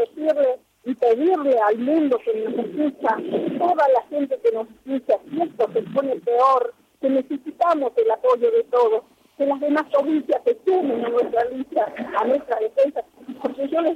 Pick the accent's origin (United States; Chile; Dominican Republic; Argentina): Argentina; tengo 45 años, soy nacida en La Puna, criada en La Puna